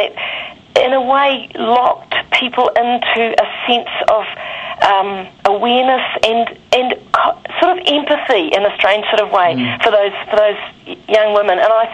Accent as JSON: {"language": "English", "town": "Christchurch", "region": "Canterbury", "country": "New Zealand", "said": "Well, I am from Christchurch"}